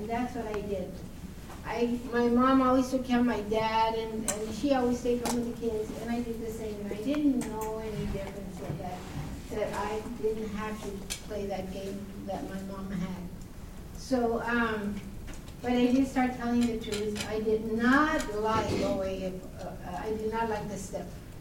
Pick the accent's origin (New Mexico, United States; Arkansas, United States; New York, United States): New Mexico, United States; also born or lived in California; Then I was born and raised in New Mexico. And we moved to California because there weren't any jobs for us. But then later on, I moved back.